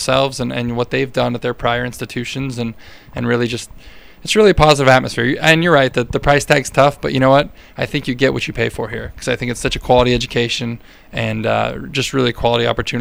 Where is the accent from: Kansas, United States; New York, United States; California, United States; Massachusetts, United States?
California, United States; Huntington Beach; When I was first graduating St. Mary's, I was going back home. I was from Huntington Beach, and I truly wanted to be a teacher and a coach.